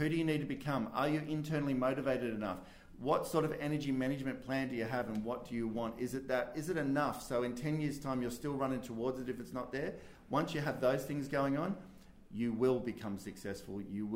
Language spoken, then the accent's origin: English; Maroubra, New South Wales, Australia; I grew up in Maroubra, and Maroubra was some wealthy people, some poor people, mostly poor people back then, but middle class and a few wealthy-ish people.